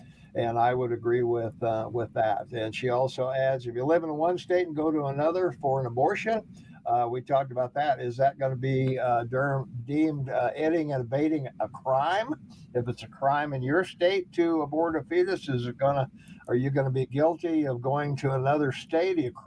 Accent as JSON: {"language": "English", "region": "Montana", "country": "United States", "tie": "born or raised there", "said": "There's only 5 places in Montana that do abortions, and none of them in my hometown, thankfully."}